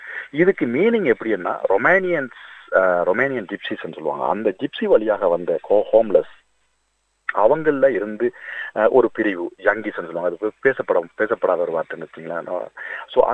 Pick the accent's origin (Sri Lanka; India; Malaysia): Sri Lanka; Batticaloa, Eastern Province; நான் வந்து பிறந்து வளர்ந்தது பெட்டிகலோ, ஸ்ரீலங்காவில் பிறந்தது.